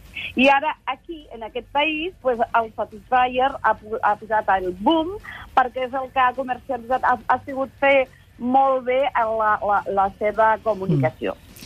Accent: France; jo he crescut a França, llavors sí que és veritat que a vegades barrejo molts idiomes, i llavors em costa una miqueta

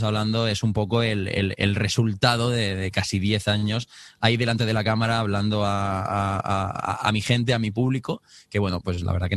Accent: Murcia, Region of Murcia, Spain; Bueno, yo tengo 23 años en este momento, soy de Murcia.

